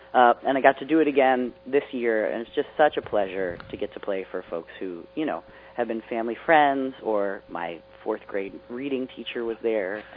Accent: Ashland, Virginia, United States; I got to play in my hometown for the second time, which is this small town called Ashland, Virginia, about half an hour north of Richmond.

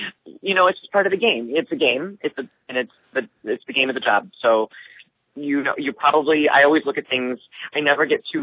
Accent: Ohio, United States; now in Boston, United States; growing up in Cincinnati, Dayton, you know, to go to those downtown areas, it's very different

